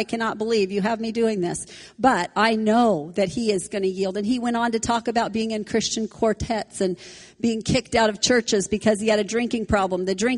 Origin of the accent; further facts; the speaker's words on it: Brooks, Oregon, United States; And I said, oh my word, I was raised in Brooks, Oregon.